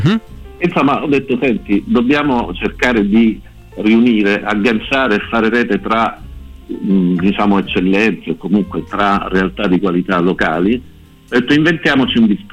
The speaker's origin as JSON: {"language": "Italian", "region": "Apulia", "country": "Italy", "also_born_or_lived": "Rome", "said": "io in effetti sono salentino d'origine, ho vissuto più di 30 anni a Roma, sono rientrato qua giù nel Salento, a Leuca in particolare"}